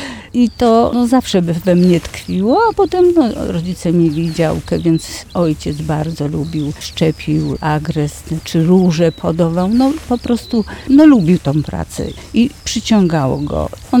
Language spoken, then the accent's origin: Polish; Dąbrowa Górnicza, Silesian Voivodeship, Poland; Urodziłam się w Dąbrowie Górniczej